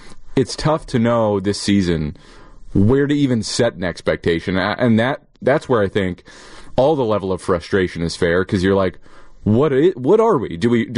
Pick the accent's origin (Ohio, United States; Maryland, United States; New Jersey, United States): New Jersey, United States; I grew up in New Jersey just watching like Mets, Jets, Knicks, like awful teams